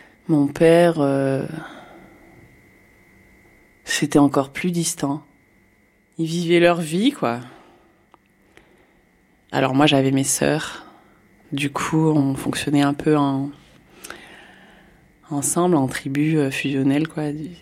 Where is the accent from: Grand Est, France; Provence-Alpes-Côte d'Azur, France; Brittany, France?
Provence-Alpes-Côte d'Azur, France; je vis en Isère. J'ai 45 ans. J'ai grandi dans les Hautes-Alpes, dans un milieu montagnard.